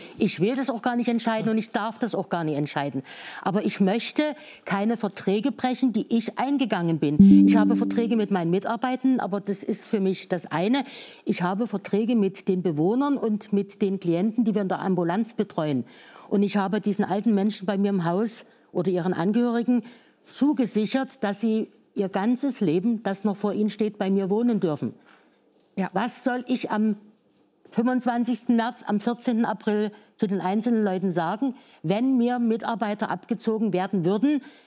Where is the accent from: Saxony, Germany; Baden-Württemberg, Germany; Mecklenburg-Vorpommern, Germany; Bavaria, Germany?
Saxony, Germany; Dresden; Im Übrigen für meine Heimatstadt Dresden ein sehr besonderer Tag.